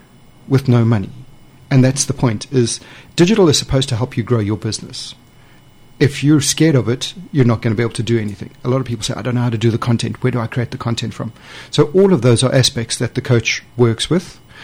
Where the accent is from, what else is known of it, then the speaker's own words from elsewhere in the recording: South Africa; now in United Kingdom; South Africa.